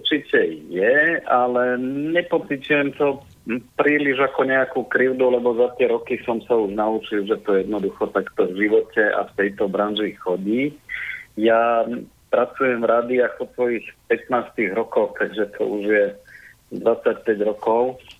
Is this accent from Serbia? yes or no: yes; Serbia; Slovak is a second language; moved away as an adult; now in Slovakia; Potom som prišiel na Slovensko študovať žurnalistiku, lebo som si myslel, že ten papier mi v živote pomôže a že sa vrátim domov a budem ďalej robiť v rádiu. Na nešťastie medzi tými tú moju krajinu pôvodu zbombardovali a nebolo sa kam vrátiť.